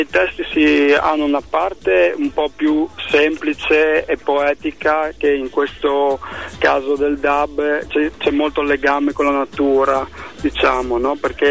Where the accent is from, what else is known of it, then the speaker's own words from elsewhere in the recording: Friuli-Venezia Giulia, Italy; first language Friulian; Italian is a second language; Io sì, ho imparato l'italiano all'asilo a 3 anni, quindi per me il friulano è proprio la lingua madre nel vero senso della parola.